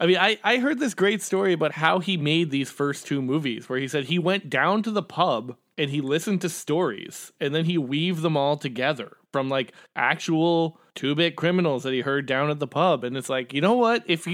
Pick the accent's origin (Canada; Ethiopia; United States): Canada; we're from Canada originally. You wouldn't believe how many stupid Mountie jokes I've heard over the course of my life.